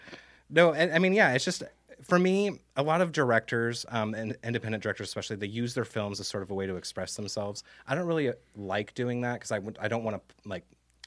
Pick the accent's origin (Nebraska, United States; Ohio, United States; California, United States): Nebraska, United States; It's like I grew into being afraid to hold my boyfriend's hand because I grew up in Nebraska.